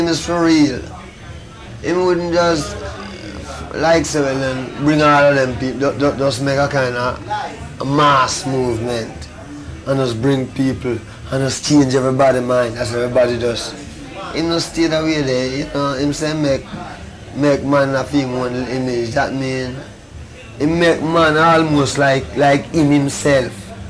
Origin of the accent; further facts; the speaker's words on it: Jamaica; during my time growing up in Jamaica, from I reached 16, 17, from I reached 18, I never stopped running from police till I had 32.